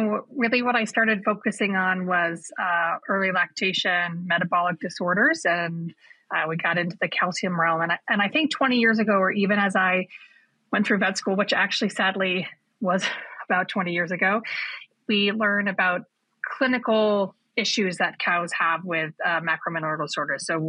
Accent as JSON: {"language": "English", "town": "Anchorage", "region": "Alaska", "country": "United States", "tie": "born or raised there", "said": "I grew up in Anchorage, Alaska, so I grew up a long way away from agriculture."}